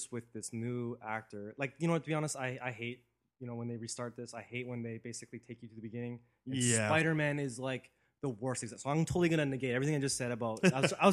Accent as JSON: {"language": "English", "town": "East York", "region": "Ontario", "country": "Canada", "tie": "born or raised there", "said": "So, like, I grew up in the East York area. And at Agent Court Mall, are you familiar with that mall?"}